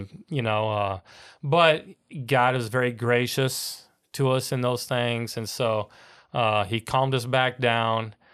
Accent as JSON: {"language": "English", "region": "Illinois", "country": "United States", "tie": "born or raised there", "also_born_or_lived": "New Jersey", "moved": "as an adult", "lives_now": "Melbourne, United States", "said": "Yeah, I'm from Illinois originally."}